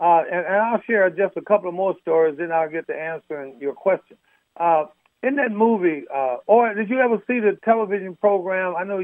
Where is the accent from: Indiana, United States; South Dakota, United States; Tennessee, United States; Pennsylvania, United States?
Indiana, United States; Gary; I am a person who proudly born and raised in Gary, Indiana.